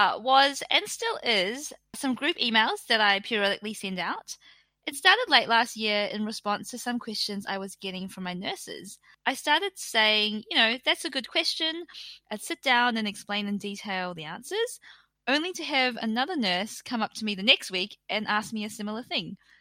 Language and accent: English; Napier, Hawke's Bay, New Zealand; Well, I'm from Napier, the east coast of the North Island of New Zealand.